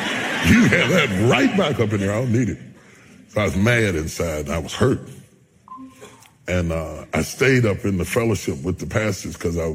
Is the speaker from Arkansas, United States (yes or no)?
no; West Virginia, United States; I'm a country boy. I'm from West Virginia.